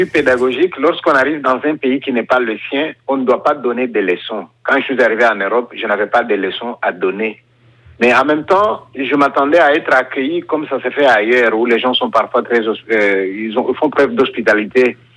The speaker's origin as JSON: {"language": "French", "country": "DR Congo", "lives_now": "Belgium", "said": "je viens du Congo, désormais, je vais habiter à côté de vous."}